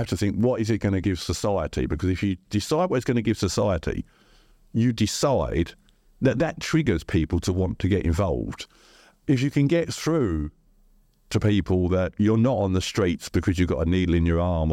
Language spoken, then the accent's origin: English; London, United Kingdom; I come from the East End of London